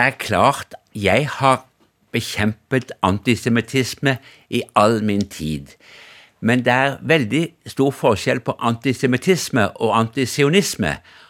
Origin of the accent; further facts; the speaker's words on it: Stavanger, Rogaland, Norway; Jeg kommer fra Stavanger, eller Hillevåg, som det heter.